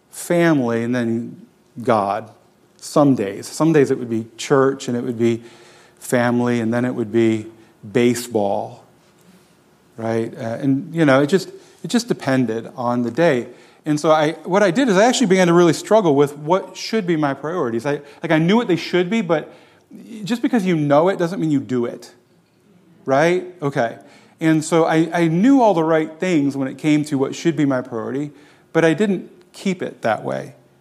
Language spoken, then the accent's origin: English; Florida, United States; moved away as an adult; now in Tennessee, United States; I moved to Tennessee in 97 from Florida, where I grew up.